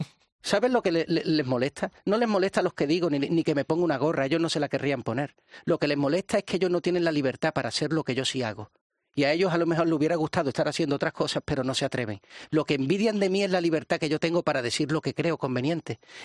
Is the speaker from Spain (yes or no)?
yes; Spain; Somos los españoles los que nos reducimos frente a nuestra españolidad.